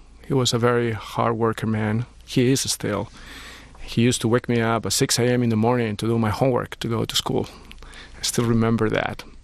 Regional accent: Madrid, Community of Madrid, Spain; I was born and raised in Madrid 47 years ago. And I was born in a time where Spain was coming out from the Franco regime.

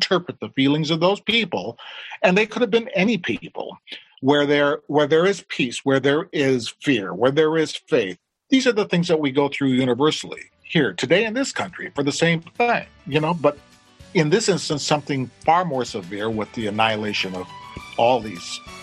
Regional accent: Detroit, Michigan, United States; where I was growing up in Detroit

